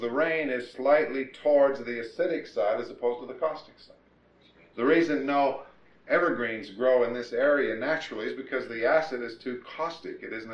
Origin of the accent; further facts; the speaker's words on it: Minnesota, United States; when I was growing up in Minnesota, we made all everything.